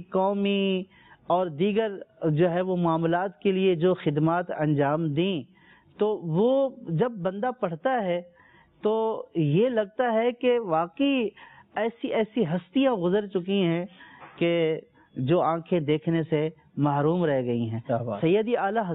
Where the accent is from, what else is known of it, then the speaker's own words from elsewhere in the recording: Dera Ghazi Khan, Punjab, Pakistan; ہمارا علاقہ ڈیرہ غازی خان